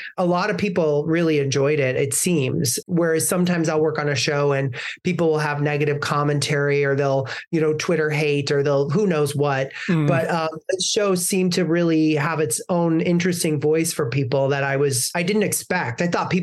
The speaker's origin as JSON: {"language": "English", "town": "Ottawa", "region": "Illinois", "country": "United States", "tie": "born or raised there", "said": "that was in a diner where I grew up in Ottawa, Illinois."}